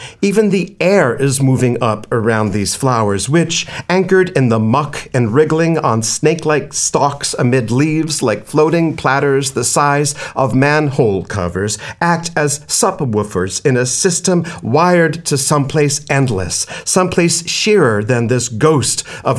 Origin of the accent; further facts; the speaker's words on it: Rhode Island, United States; I'm from Rhode Island, as we were talking about before.